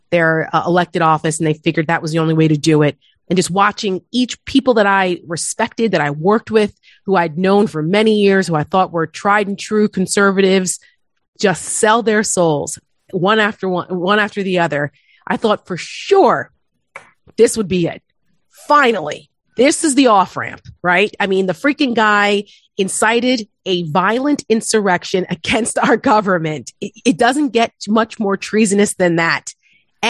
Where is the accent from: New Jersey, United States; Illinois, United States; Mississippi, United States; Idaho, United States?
New Jersey, United States; Listen, I'm from New Jersey. I grew up in North Jersey reading the tabloids